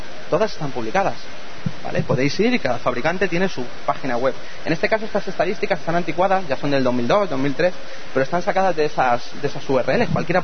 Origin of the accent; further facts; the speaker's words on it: Móstoles, Community of Madrid, Spain; Yo soy de Móstoles, de la Empanadilla, estudié en Vallecas, en la Politécnica